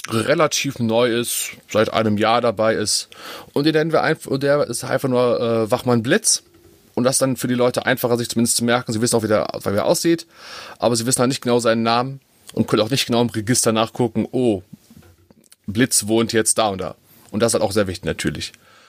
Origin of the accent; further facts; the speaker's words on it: Dornheim, Germany; Ja, doch, ich bin hier in Dornheim geboren. Bis jetzt, ja, das ist immer so das Alter zu sagen, aber vor 38 Jahren bin ich geboren. Hier in Dornheim